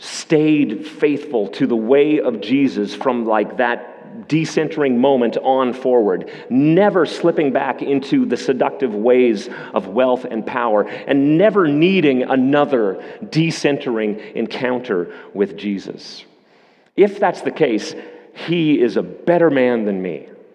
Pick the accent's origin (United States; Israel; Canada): Canada; As a Canadian, I'd be more inclined to say there's room for growth.